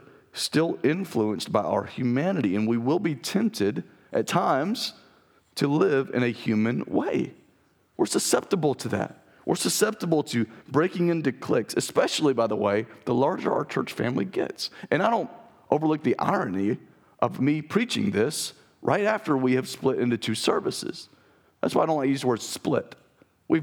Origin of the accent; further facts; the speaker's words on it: Mississippi, United States; also born or lived in Alabama; And I was born and raised in Mississippi. I say that I'm from Alabama, sort of my hometown, because that's where I remember the most. But I was really born and raised in Mississippi.